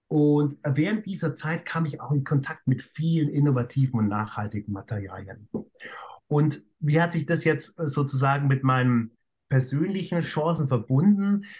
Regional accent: Bavaria, Germany; now in Hong Kong; also ich komme aus dem Münchner Umland, bin also ein richtiges Landei und wie ich eigentlich so nach Asien kam, weil das Ganze beginnt dann eben vor 14 Jahren, ich lebe seit 14 Jahren in Hongkong

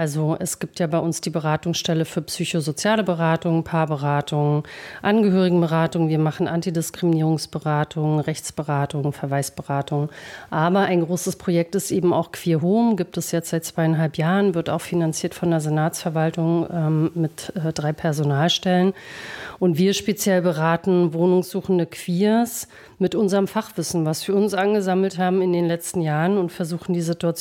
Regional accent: Mecklenburg-Vorpommern, Germany; moved away as an adult; now in Berlin, Germany; Und ich komme ursprünglich aus MacPom, aus einer kleinen Stadt.

